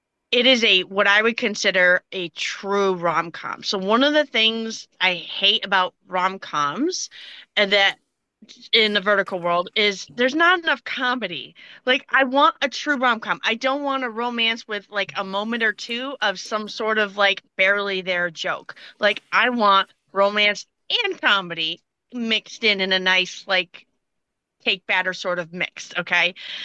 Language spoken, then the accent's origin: English; United States; I'm too American to even attempt it.